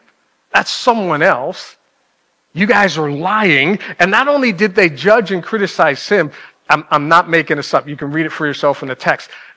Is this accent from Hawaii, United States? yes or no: no; New York City, New York, United States; because like born and raised in New York City, we had no sheep.